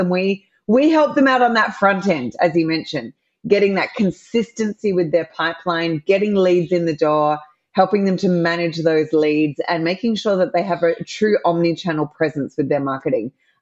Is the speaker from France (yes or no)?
no; Australia; for those that can hear my accent, I'm an Aussie and I'm doing deals in the US based from the other side of the world.